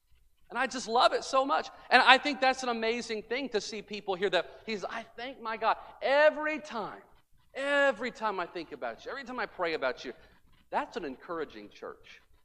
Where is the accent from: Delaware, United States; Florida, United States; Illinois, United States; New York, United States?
Illinois, United States; I'll go back to the church I grew up in Illinois.